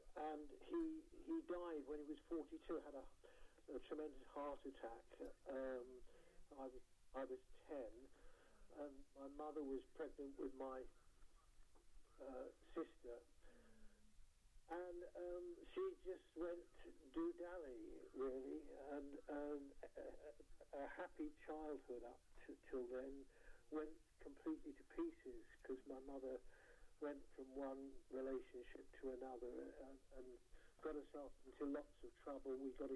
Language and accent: English; London, United Kingdom; born there; And I was born in London.